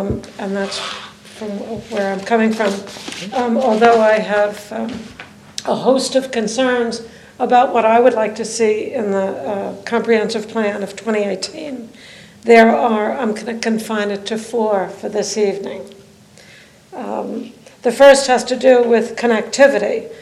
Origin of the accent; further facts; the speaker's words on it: New York, United States; now in Rehoboth Beach, United States; I was raised on Long Island, arriving there in the early 50s, when it bore a great deal of resemblance to what I found down here in Sussex.